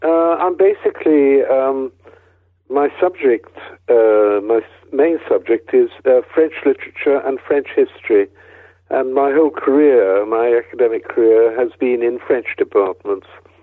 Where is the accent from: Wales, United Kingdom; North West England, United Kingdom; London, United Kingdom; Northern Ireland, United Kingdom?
Wales, United Kingdom; I come from Wales, and it seemed the right place to go at that stage